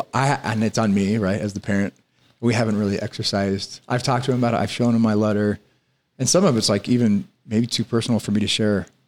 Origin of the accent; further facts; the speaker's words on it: Kansas, United States; I grew up in Kansas, and we would drive.